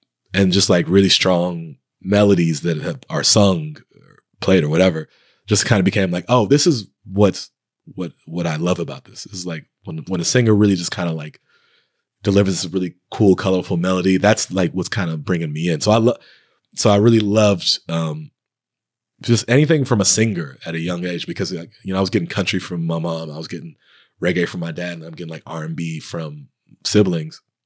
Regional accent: Nigeria; cause I'm a Nigerian. My family's from Nigeria.

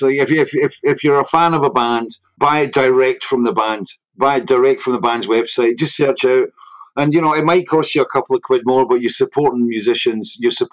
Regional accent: Scotland, United Kingdom; I'm Scottish. I live up here.

